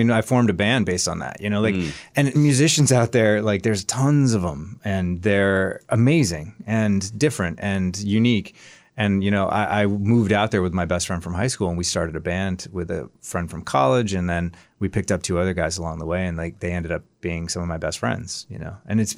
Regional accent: Massachusetts, United States; moved away as an adult; I grew up in Massachusetts. I was in my early 20s, and I just felt like I couldn't grow.

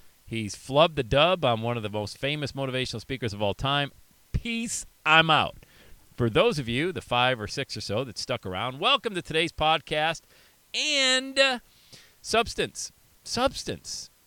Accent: the South, United States; accent: southern; that's my southern accent

